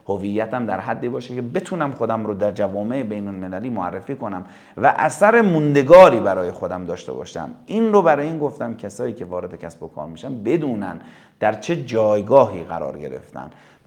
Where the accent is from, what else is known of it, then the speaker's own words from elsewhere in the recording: Iran; من بر این اعتقادم که ما ایرانی هستیم